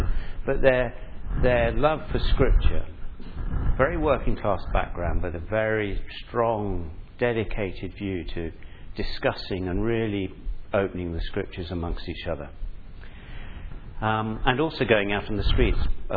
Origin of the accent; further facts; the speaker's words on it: Nakuru, Nakuru County, Kenya; born there; I was born in Nakuru, Kenya, actually, and my father was in the army, and I was baptized as an infant at St. Stephen's Church, Canterbury, in an Anglican church.